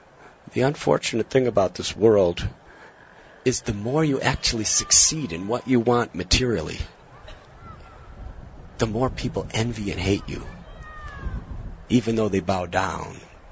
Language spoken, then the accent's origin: English; United States; In my own life, I'm from America. My parents and grandparents, they perform religious activities.